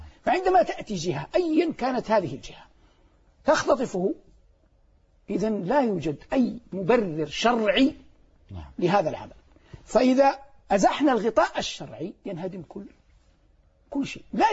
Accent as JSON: {"language": "Arabic", "country": "Saudi Arabia"}